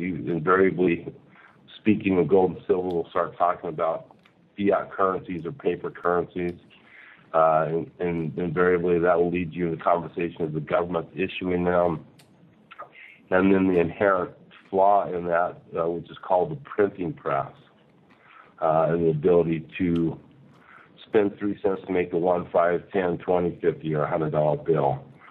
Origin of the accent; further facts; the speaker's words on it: Colorado, United States; now in Panama; Yeah, I'm a Native American. I grew up in Colorado.